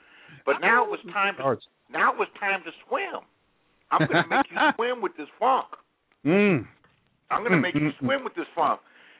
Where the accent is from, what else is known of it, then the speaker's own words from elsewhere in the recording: Los Angeles, California, United States; I am from Los Angeles, and there are